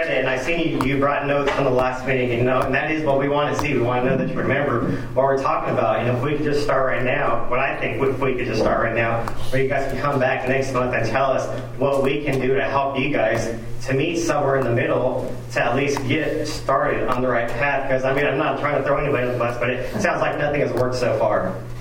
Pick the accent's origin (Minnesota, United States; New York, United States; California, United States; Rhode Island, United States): California, United States; Bakersfield; Actually, born and raised in Bakersfield, grew up my whole life.